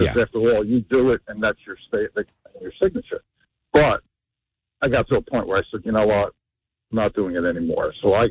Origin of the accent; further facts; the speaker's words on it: Newark, New Jersey, United States; So listen, I grew up in Newark. I grew up in a really big house